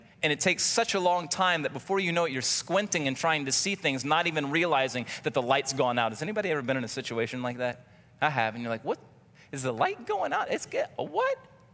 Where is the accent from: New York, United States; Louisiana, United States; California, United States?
Louisiana, United States; I've been around a lot of snakes growing up in South Louisiana and out in the country.